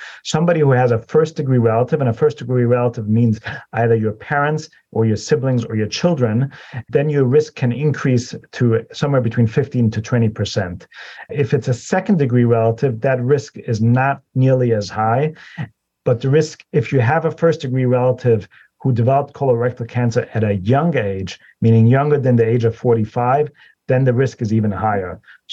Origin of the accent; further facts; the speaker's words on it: Vienna, Austria; moved away as an adult; now in United States; I was born in Vienna, Austria, and then came here for college, started off in Baltimore, and then did my medical school in New Haven at Yale University, and then did my residency in New York City, and then came for my fellowship to Cleveland.